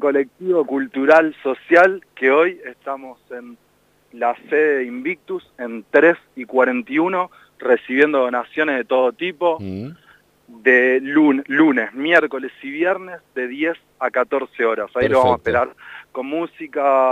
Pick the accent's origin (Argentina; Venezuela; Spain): Argentina; La Plata, Buenos Aires Province; Mirá, yo soy del barrio de Tolosa, ahora estoy tomando un matecito acá al sol en Tolosa.